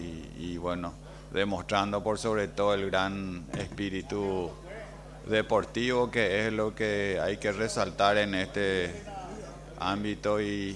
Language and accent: Spanish; Itapúa, Paraguay; nos permitió sentirnos orgullosos como itapuense, como paraguayo, poniendo a nuestro país en el ojo del mundo